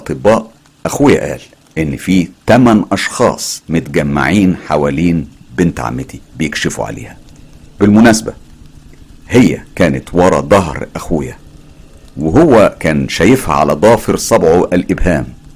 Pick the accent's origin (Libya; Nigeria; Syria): Syria; Syrian coast; also born or lived in Aleppo; أنا من سوريا، وتحديدا من ريف الساحل السوري. بحكم وظيفة والدي احنا انتقلنا للعيش في محافظة حلب، وهي محافظة شمالية. عشت فيها من وانا عندي 12 سنة لحد ما اتجوزت في سن 31 سنة.